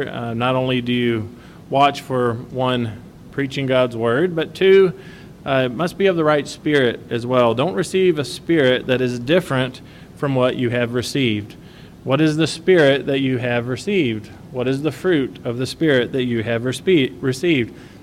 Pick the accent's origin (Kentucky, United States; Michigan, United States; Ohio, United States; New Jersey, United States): Kentucky, United States; Growing up in Kentucky, on some of the acreage that we had, there's a couple of apple trees and a pear tree